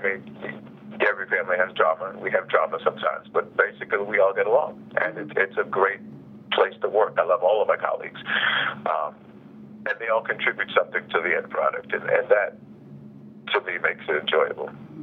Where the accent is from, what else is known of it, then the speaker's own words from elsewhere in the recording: New Rochelle, New York, United States; I grew up in New Rochelle, New York.